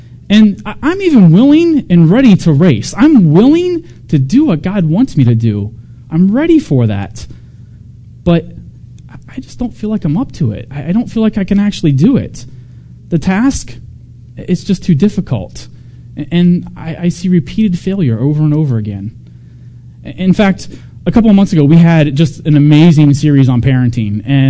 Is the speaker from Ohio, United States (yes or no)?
yes; Ohio, United States; You see, I grew up in Ohio, and it really wasn't common to see someone driving around these high-end supercars.